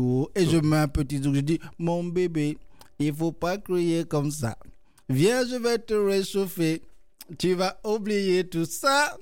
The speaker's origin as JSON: {"language": "French", "region": "French Antilles", "country": "France", "said": "moi je suis des Antilles"}